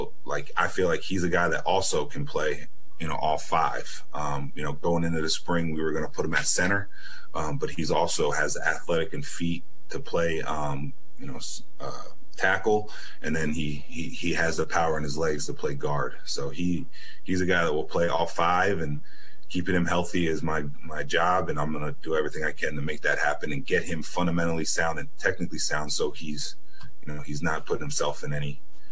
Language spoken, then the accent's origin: English; Texas, United States; born there; So my dad was in the Air Force. So I actually was born in Texas, but we ended up moving a lot